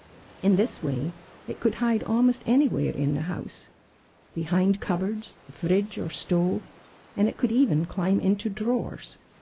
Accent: Scotland, United Kingdom; Being a Scot, it was a wedding I wish we had seen.

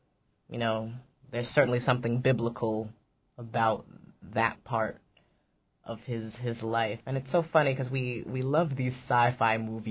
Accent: New York, United States; We're from New York, so it'd be really easy to like walk away and say, well, homelessness in Juneau doesn't really have anything to do with us.

